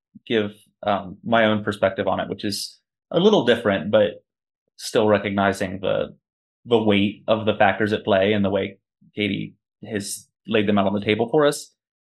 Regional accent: United States; As an American, we have so many thoughts about free speech.

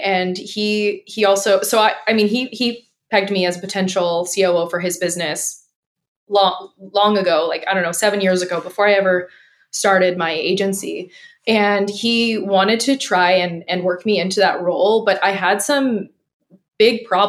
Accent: Bakersfield, California, United States; So yes, I'm from Bakersfield, California. My upbringing is essentially like, I don't know, think trailer park, although not always trailer park.

